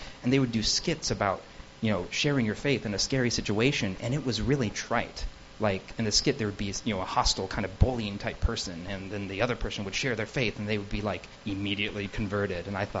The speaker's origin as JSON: {"language": "English", "region": "Ohio", "country": "United States", "tie": "born or raised there", "said": "I grew up in Ohio, by the way."}